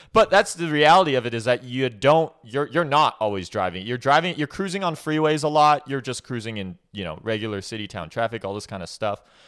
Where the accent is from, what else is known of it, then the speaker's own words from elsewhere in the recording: Bellevue, Washington, United States; growing up around Seattle, Bellevue, there's Porsches everywhere here.